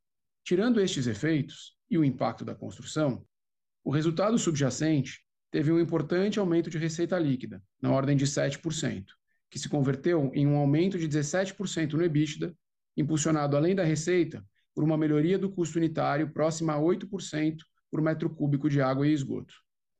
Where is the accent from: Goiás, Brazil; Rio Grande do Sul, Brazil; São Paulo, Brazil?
São Paulo, Brazil; novo diretor financeiro de Relações com Investidores da Sabesp. Sou paulistano, nascido e criado aqui em São Paulo, capital.